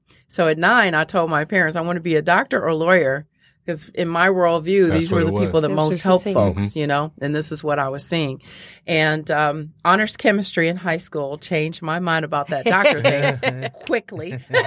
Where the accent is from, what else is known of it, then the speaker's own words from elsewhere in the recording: Arkansas, United States; born there; also born or lived in Michigan; Well, I was born in Arkansas, so I'm not originally from here. But while my parents were in law school, we were here for 3 years. Then when they graduated, we went back down south. Then when they divorced, we came back up here.